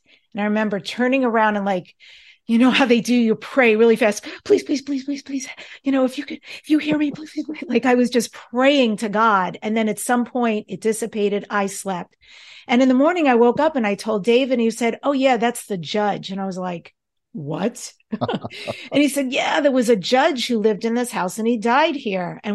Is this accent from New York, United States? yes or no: yes; New York, United States; We grew up in New York.